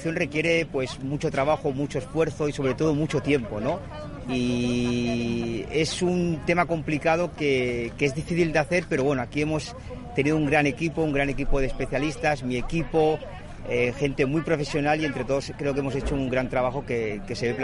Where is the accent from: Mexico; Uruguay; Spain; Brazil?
Spain; yo quería pues hacer en mi tierra, aquí en España, hacer una peli de acción.